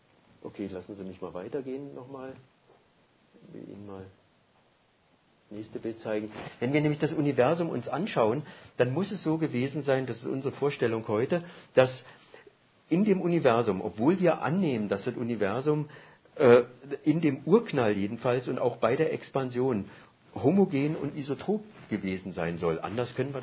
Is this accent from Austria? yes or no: yes; Austria; weil wir eben als Österreicher jetzt der ESO beigetreten sind